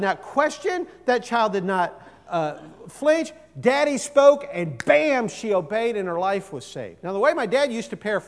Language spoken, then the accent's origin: English; Mansfield, Ohio, United States; I grew up 70 miles south of Cleveland, Ohio, in a town called Mansfield.